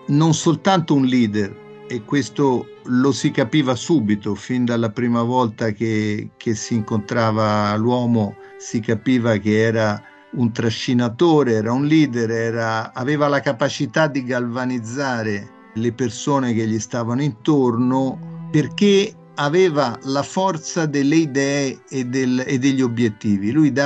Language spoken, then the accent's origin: Italian; Florence, Tuscany, Italy; tornare a Firenze, che era la mia città natale